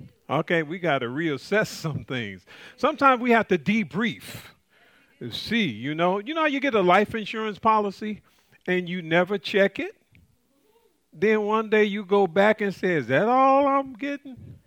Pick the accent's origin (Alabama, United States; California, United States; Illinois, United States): Illinois, United States; Chicago; You know, I do things because of my culture growing up in Chicago, and it's hard to shake something.